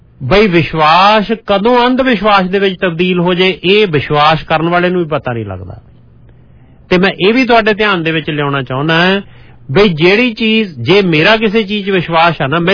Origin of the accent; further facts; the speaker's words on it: Punjab, India; ਮੈਂ ਵੀ ਇੰਡੀਅਨ ਹਾਂ, ਮੈਨੂੰ ਮਾਣ ਆ, ਪੰਜਾਬੀ ਹਾਂ, ਇੰਡੀਅਨ ਆ